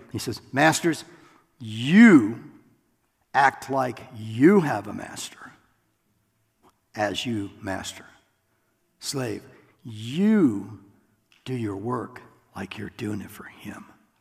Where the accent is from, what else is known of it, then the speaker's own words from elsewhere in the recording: Iowa, United States; And I grew up in Iowa, everybody looked like me, you know.